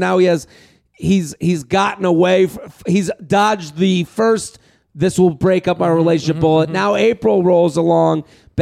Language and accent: English; Boston, Massachusetts, United States; No, we're both from Boston.